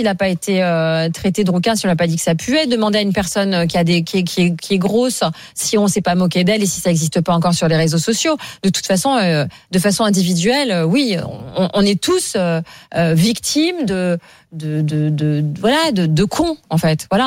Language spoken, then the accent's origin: French; France; born there; Je suis effectivement née d'un père du Burundi. Je suis née en France. Je me sens profondément française.